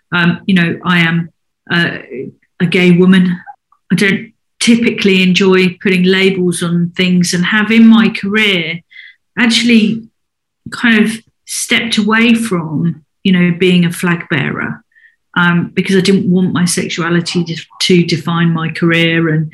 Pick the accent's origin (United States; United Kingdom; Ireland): United Kingdom; Bexhill-on-Sea, South East England; I grew up in Bexhill and Sea in East Sussex, you know, a very conservative, you know, part of the country, a Tory stronghold